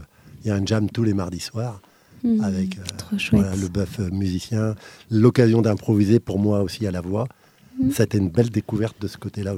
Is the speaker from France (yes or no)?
yes; Hauts-de-France, France; also born or lived in Rhône-Alpes; Je suis Picard d'origine.